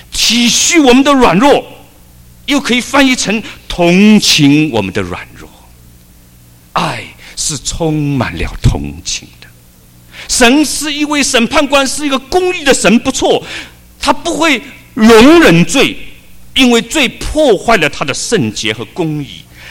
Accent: China; 我们都是中国人呢，比较省钱的嘛

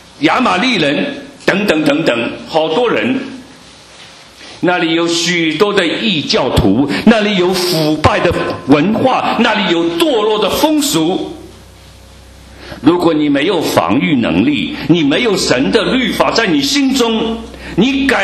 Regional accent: China; now in United States; 我们来自中国，我们来到美国，我们为什么要来呢？

